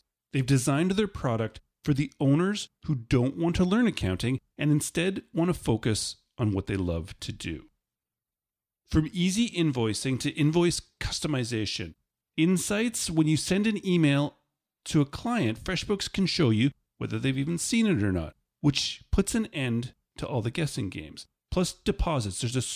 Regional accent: Canada; I'm Canadian

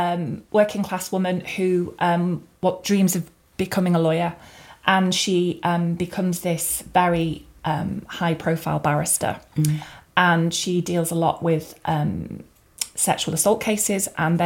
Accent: Liverpool, North West England, United Kingdom; I'm from Liverpool.

